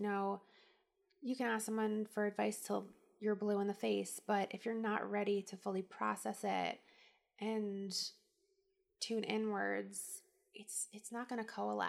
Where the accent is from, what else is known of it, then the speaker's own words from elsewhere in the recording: New Jersey, United States; Listen, I'm from New Jersey. I still get real heated in the car.